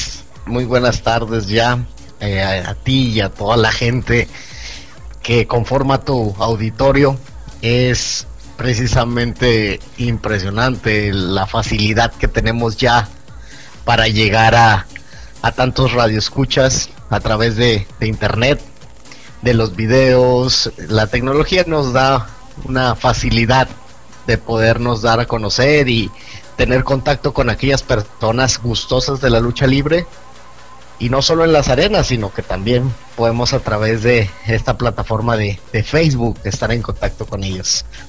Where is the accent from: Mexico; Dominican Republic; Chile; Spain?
Mexico; Torreón, Coahuila; Soy una persona originaria de Torreón, Coahuila, México. La zona a la que llamamos con mucho orgullo La Laguna.